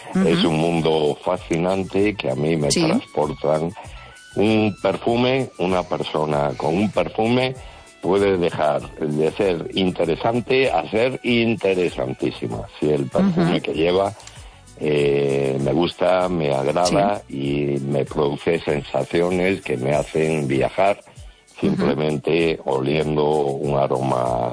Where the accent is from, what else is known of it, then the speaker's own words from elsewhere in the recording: Ferrol, Galicia, Spain; de Ferrol.